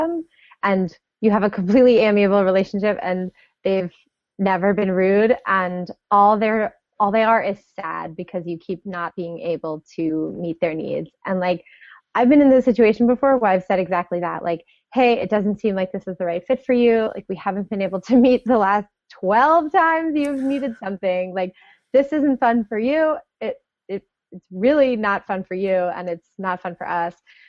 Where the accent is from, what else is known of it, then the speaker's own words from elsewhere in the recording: New York, United States; Well, I'm from New York. That's like close.